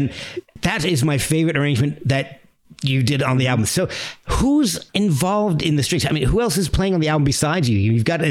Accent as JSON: {"language": "English", "region": "New Jersey", "country": "United States", "tie": "born or raised there", "said": "I lived about an hour outside of Philadelphia when I grew up in New Jersey"}